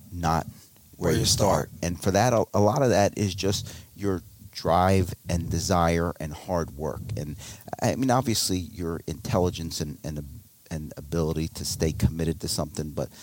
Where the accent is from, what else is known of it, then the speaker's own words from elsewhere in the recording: Germantown, Pennsylvania, United States; I grew up on High Street in Germantown, a few blocks from Martin Luther King High School